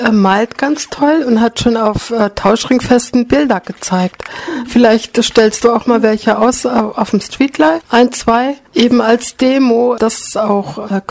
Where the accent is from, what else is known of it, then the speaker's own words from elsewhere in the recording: Baden-Württemberg, Germany; im Tauschring Markgräflerland, wo ich herkomme